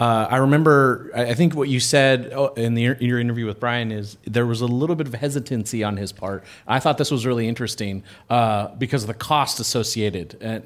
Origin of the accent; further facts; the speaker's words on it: Whittier, California, United States; So back in elementary school at Longfellow Elementary in my hometown of Whittier, California